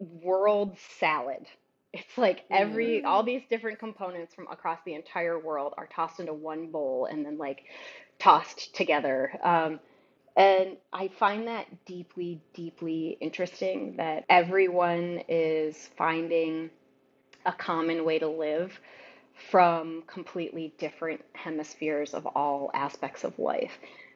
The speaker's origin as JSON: {"language": "English", "region": "Michigan", "country": "United States", "tie": "born there", "moved": "yes", "lives_now": "New York, United States", "said": "because I am a Midwesterner. I was born in Michigan like Eve and then moved here"}